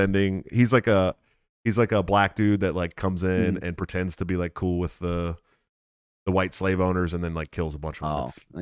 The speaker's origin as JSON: {"language": "English", "region": "California", "country": "United States", "said": "Listen, I'm from California. I promise you guys in California, you don't know what that feels like."}